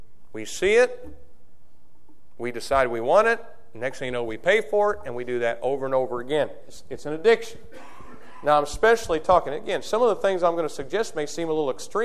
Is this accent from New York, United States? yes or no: no; Brazil, Indiana, United States; When I was growing up in Brazil, he'd take us.